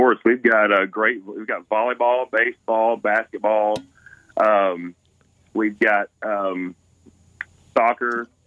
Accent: Sale Creek, Tennessee, United States; I grew up in Sale Creek, played basketball at Sale Creek, and then moved on to Bryan College, played basketball there for 4 years.

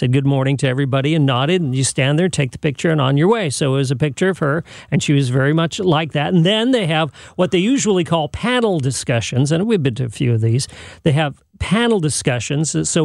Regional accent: San Jose, California, United States; I'm from San Jose, California.

